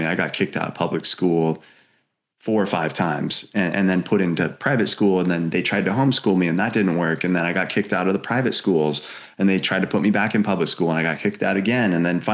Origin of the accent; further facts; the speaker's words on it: Bend, Oregon, United States; I didn't. I grew up in Oregon, Bend, Oregon.